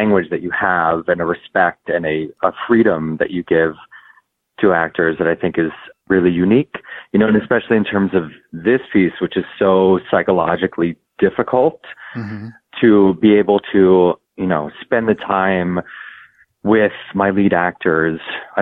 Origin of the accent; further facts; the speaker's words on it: New York, United States; I live in New York and I'm from New York, and I was very involved in theater.